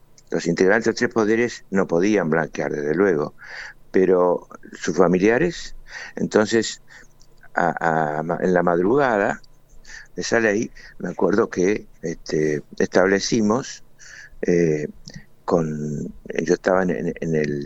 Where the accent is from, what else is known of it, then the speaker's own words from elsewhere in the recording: Argentina; soy un argentino que se siente perjudicado desde el punto de vista jurídico, moral y también desde el punto de vista económico